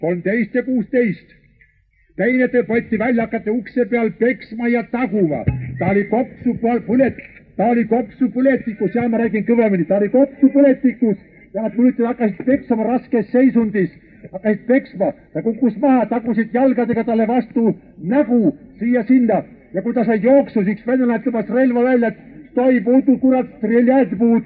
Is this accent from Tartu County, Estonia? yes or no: no; Narva, Ida-Viru County, Estonia; Kallid sõbrad, ma olen eestlane. Täpselt päritolu ei tea, aga siis kui olen eestlane. Enne seda olin poisik, elasin Narvas.